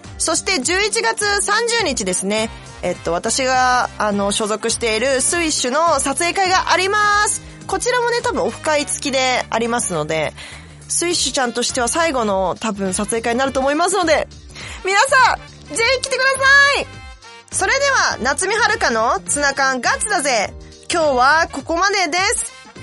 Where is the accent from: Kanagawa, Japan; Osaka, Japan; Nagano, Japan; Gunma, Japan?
Osaka, Japan; moved away as an adult; now in Tokyo, Japan; 上京してきた時とかは、もうなんか東京が一番でしょ、みたいな。もう大阪はもうなんかもう、なんかこう、なんていうんですか、まあ、田舎やぐらいな感じでやっぱ出てきてたんですけど